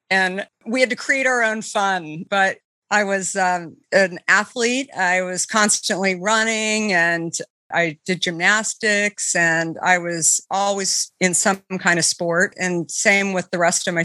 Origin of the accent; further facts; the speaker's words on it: Arizona, United States; because I think growing up in Arizona, the weather is so conducive to being outside.